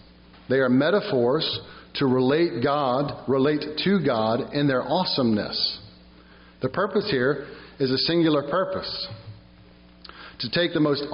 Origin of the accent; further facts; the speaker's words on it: Virginia Beach, Virginia, United States; I remember distinctly as a young man growing up in Virginia Beach, I used to surf poorly, a lot.